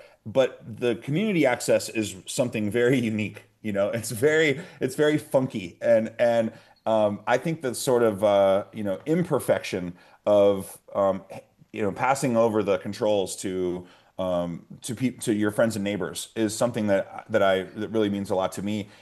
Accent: Seattle, Washington, United States; But for me, it goes all the way back to my childhood and growing up in Seattle with really great radio.

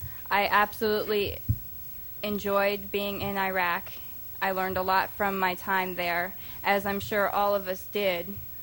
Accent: Fort Riley, Kansas, United States; born there; I was an Army brat. I was born in Fort Riley, Kansas. So military life was the only thing I really ever experienced.

